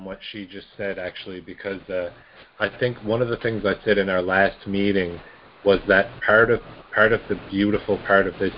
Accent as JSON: {"language": "English", "region": "Newfoundland and Labrador", "country": "Canada", "said": "I'm from Newfoundland, but I'm here representing the Alberta team, which would be a western province."}